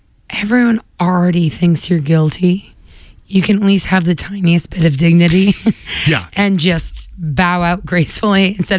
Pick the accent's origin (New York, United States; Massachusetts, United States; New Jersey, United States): Massachusetts, United States; Quincy; I remember, you know, I grew up in Quincy.